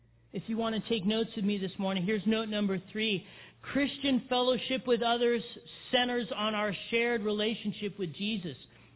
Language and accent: English; United States; I'm a Gentile and you're a Jew. I'm from America and you were born in Jerusalem